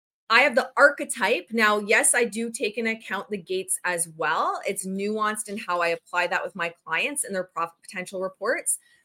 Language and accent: English; Ontario, Canada; in Ontario, Canada, where I am, despite me having an American flag on my coat, I am Canadian.